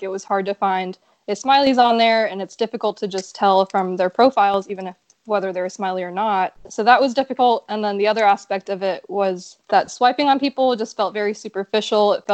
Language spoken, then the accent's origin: English; Dallas, Texas, United States; now in Houston, United States; in this pair. And I'm from Dallas originally, but now I live in Houston.